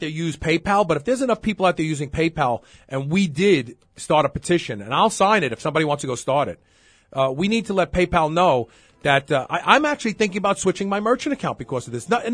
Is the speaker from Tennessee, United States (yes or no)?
no; Brooklyn, New York, United States; When I was a kid growing up in Brooklyn, my mother used to take me to the meat market.